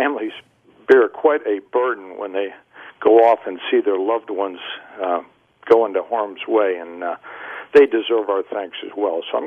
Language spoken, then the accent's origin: English; Connecticut, United States; Well, I'm from Connecticut, but I came into the Marine Corps in 1973